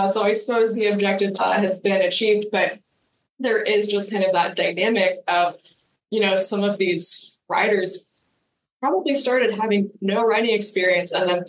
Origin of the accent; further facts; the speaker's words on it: Bloomington, Indiana, United States; But I'm actually from Bloomington, so I remember going to these races when I was, you know, little.